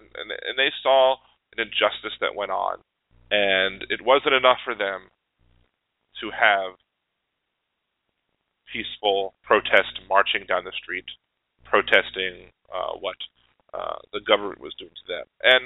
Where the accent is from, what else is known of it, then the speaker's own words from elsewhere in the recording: Baltimore, Maryland, United States; moved away as an adult; I left Baltimore to come live here before the Ravens got here. So, I was raised in Baltimore spent almost half my life there.